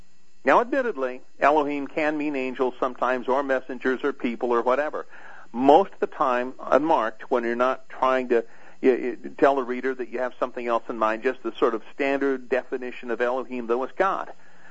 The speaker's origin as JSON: {"language": "English", "region": "Colorado", "country": "United States", "tie": "born or raised there", "said": "you've got a number in Colorado alone, which is my home state"}